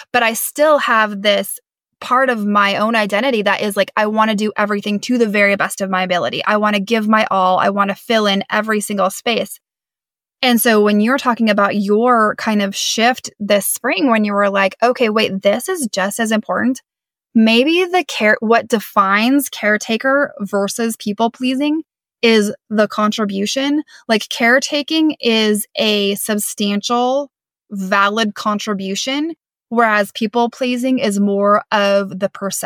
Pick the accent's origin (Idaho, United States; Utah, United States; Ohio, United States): Idaho, United States; I'm from Northern Idaho. There were like, you know, 5 or 6,000 people in our hometown.